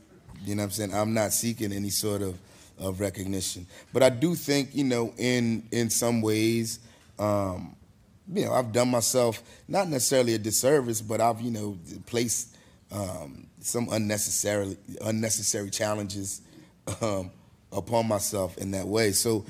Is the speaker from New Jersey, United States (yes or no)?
no; Philadelphia, Pennsylvania, United States; even though I come from Philly, I don't live in Philadelphia right now. I'm still super connected. I feel like, you know, once a Philadelphian, almost always a Philadelphian.